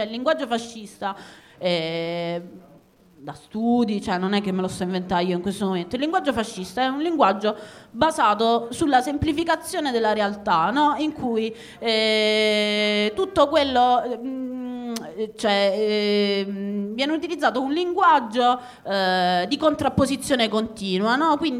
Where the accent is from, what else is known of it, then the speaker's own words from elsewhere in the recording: Bari, Apulia, Italy; Perché per esempio a Bari, la città da dove vengo io